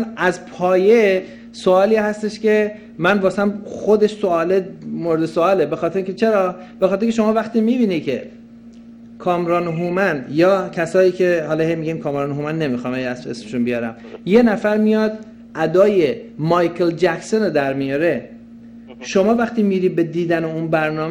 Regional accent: Iran; ما داریم به عنوان ایرانی

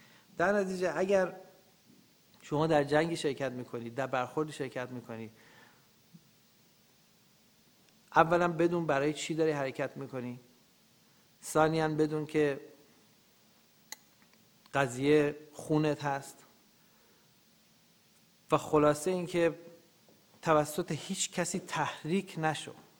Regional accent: Iran; moved away as an adult; من از ایران اومدم بیرون

